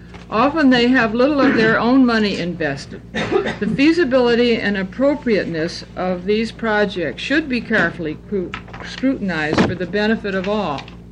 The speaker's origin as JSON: {"language": "English", "town": "Hood River", "region": "Oregon", "country": "United States", "said": "I am from the Hood River Valley."}